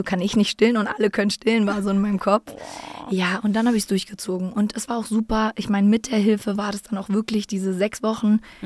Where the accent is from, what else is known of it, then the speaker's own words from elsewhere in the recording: Hamburg, Germany; Ja, ich komme aus Hamburg, bin 33, werde bald 34